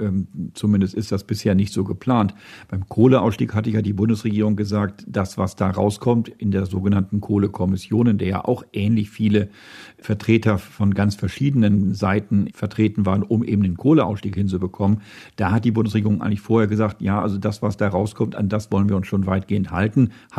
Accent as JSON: {"language": "German", "region": "Lower Saxony", "country": "Germany", "tie": "born or raised there", "said": "denn ich erlebe das ganz persönlich in meiner Heimat, im Emsland."}